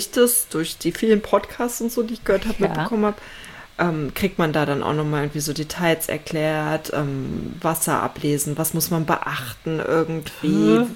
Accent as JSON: {"language": "German", "region": "East Germany", "country": "Germany", "tie": "born or raised there", "said": "Also gut, ich bin ja in Ostdeutschland aufgewachsen, ne? Ehemalige DDR."}